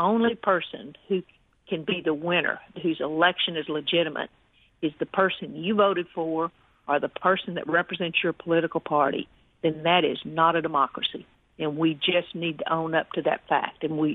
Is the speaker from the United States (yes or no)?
yes; Texas, United States; I'm from Texas. I'm so embarrassed.